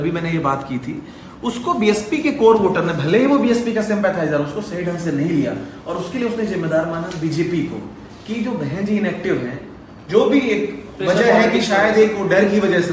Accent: Uttar Pradesh, India; मैं खुद यूपी का रहने वाला हूँ

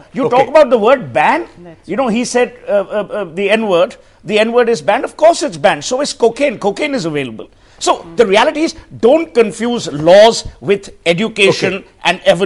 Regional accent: Kolkata, West Bengal, India; The reality is, when we were growing up in Calcutta, we never ever used words like this.

